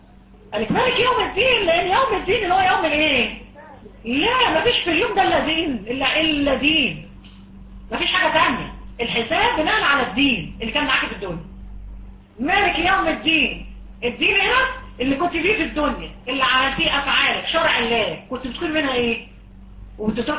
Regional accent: Egypt

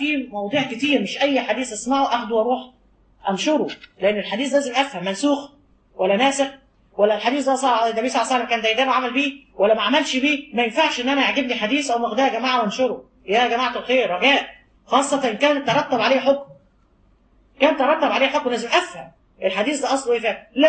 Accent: Egypt; من ضمن الحاجات العجيبه انه احنا عندنا في مصر

